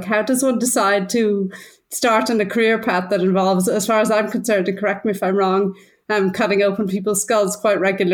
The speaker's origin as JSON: {"language": "English", "country": "Ireland", "moved": "as an adult", "lives_now": "Germany", "said": "I come from Ireland, but I've been living in Germany for, over half my life now. Came here as a student and kind of got stuck in Germany a good while ago."}